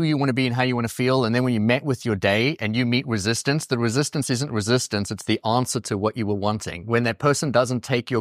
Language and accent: English; East Coast, United States; It's because I'm from the East Coast and we're obviously in LA.